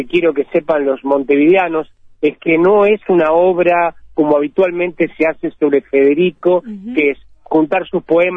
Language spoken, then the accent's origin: Spanish; Rosario, Santa Fe, Argentina; Muy rosarino, muy. Sí, sí. Es más, tengo que hacer un esfuerzo por no comerme las S y no decir la S.